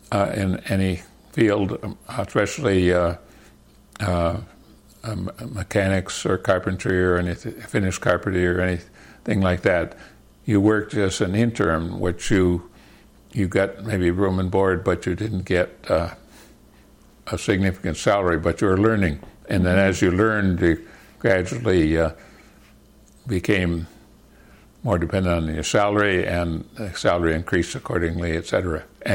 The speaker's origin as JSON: {"language": "English", "town": "Fitchburg", "region": "Massachusetts", "country": "United States", "tie": "born there", "said": "I was born in Fitchburg, Massachusetts. And parents were living in a little suburb called Lunenburg, but I was born in the Fitchburg Hospital"}